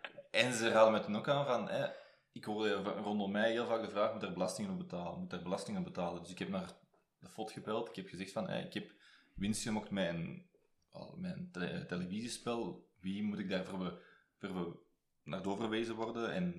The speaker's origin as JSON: {"language": "Dutch", "country": "Belgium", "accent": "French-speaking", "second_language": "Dutch", "said": "Mijn zwaar Franstalig accent weliswaar."}